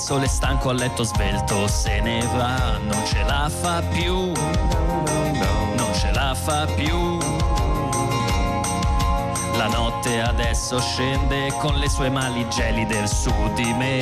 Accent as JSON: {"language": "Italian", "town": "Rome", "region": "Lazio", "country": "Italy", "said": "Io sono avvantaggiato il fatto che sono di Roma, quindi a volte andiamo a cantare."}